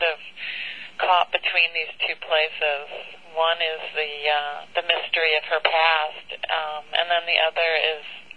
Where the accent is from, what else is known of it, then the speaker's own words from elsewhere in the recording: Syracuse, New York, United States; I was really working from my own memories of growing up in Syracuse